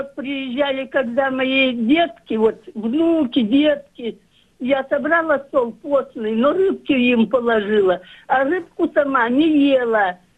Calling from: Leningrad Oblast, Russia; Это с Ленинградской области тоже

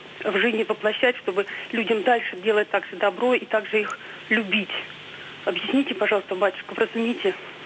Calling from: Moscow Oblast, Russia; я из Подмосковья.

